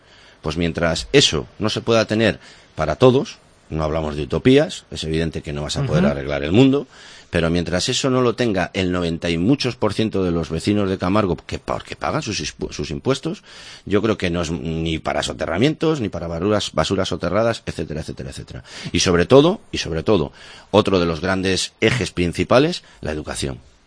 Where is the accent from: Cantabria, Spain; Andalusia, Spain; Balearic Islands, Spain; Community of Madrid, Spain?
Cantabria, Spain; Maliaño; Que a mí la gente me conoce desde que soy un enano, que yo soy un aborigen de Maliaño.